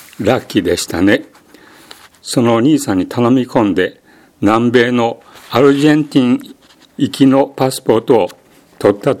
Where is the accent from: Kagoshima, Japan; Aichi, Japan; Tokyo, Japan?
Kagoshima, Japan; 出身は鹿児島県です。ずっと薩摩半島の南の端に近い、一番近い町の知覧まで約3里ぐらいのところです。